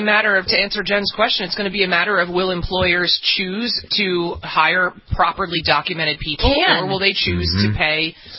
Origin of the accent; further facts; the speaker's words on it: United States; As an American, I feel compassionate towards immigrants.